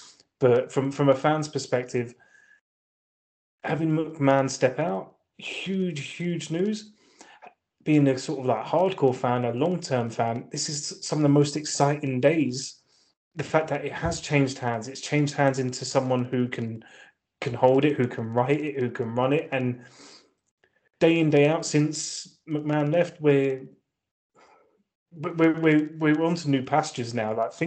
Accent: England, United Kingdom; as an Englishman

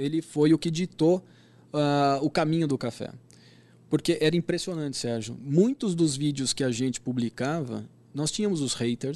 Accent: Campinas, São Paulo, Brazil; eu sou de Campinas.

